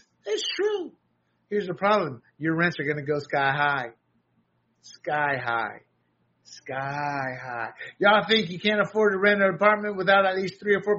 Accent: Jurupa Valley, California, United States; This is my hometown. I want to say right down the road, but not really down the road. But, Riverside's not far.

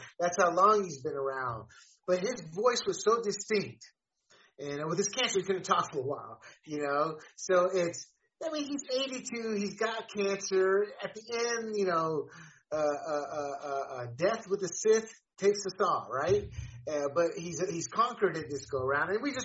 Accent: North Carolina, United States; Only because I'm from North Carolina.

